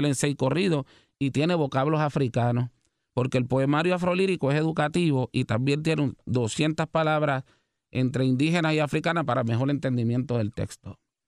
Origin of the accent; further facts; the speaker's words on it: Carolina, Puerto Rico; Soy de Carolina, me crié en Carolina, estudié en Río Piedra, pero me siento loiseño